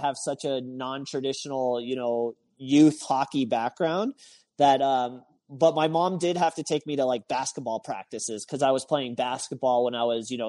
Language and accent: English; Texas, United States; Like, I grew up in Texas, right?